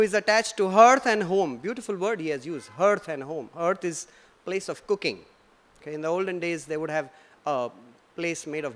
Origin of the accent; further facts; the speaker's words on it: Rajasthan, India; You know, we are from Rajasthan, we are Marwadis.